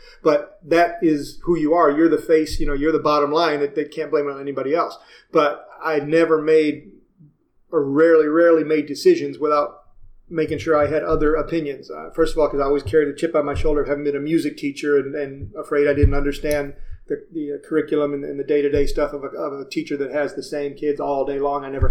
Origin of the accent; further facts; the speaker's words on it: Joliet, Illinois, United States; I grew up in Joliet, Illinois. Way to go, Joliet.